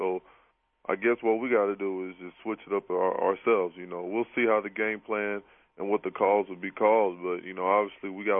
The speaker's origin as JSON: {"language": "English", "town": "Houston", "region": "Texas", "country": "United States", "said": "Seriously, because, you know, I'm a Houstonian. You know, I'm from Houston."}